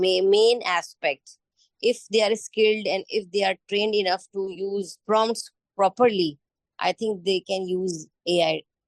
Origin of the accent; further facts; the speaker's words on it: Pakistan; I'm from Pakistan.